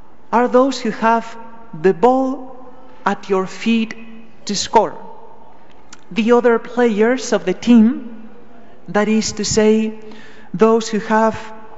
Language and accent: English; Spain; because after all, I'm from Spain.